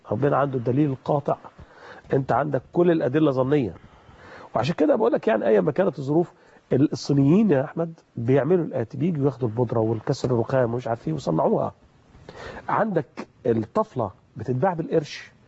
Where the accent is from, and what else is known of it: Egypt